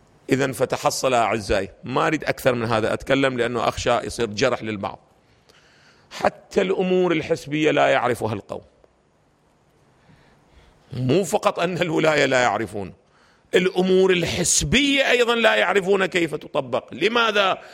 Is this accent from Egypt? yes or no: no; Iraq; لو ما صار عندنا بالعراق احنا كان عندنا نظام ديكتاتوري استبدادي جاثم على صدر العراق 40 عام